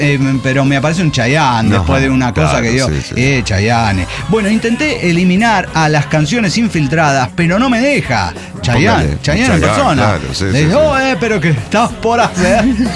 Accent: Colombia; soy de Colombia, gente sabe, divertida

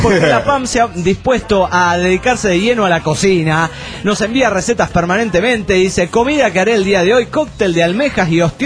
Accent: Nuevo Laredo, Tamaulipas, Mexico; de Nuevo Laredo, Tamaulipas.

